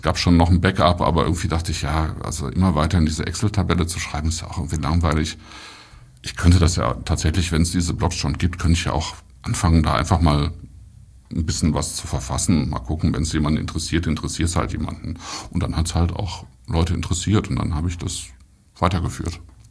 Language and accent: German; North Rhine-Westphalia, Germany; Aber wenn ich dann mal am Niederrhein war, also das ist eigentlich meine Heimat